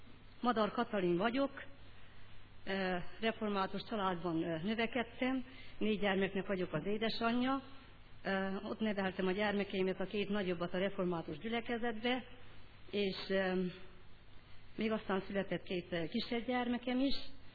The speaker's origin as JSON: {"language": "Hungarian", "region": "Sălaj", "country": "Romania", "said": "elmentünk haza, Szilágy megyei vagyok, és elmentünk haza Szilágy megyeibe"}